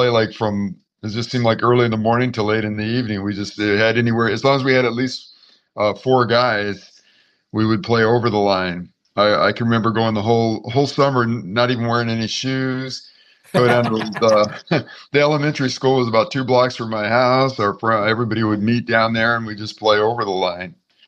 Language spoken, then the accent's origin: English; Norwalk, California, United States; Yeah, I was born in Norwalk, or I lived, grew up in Norwalk, California, and I've always lived in Southern California.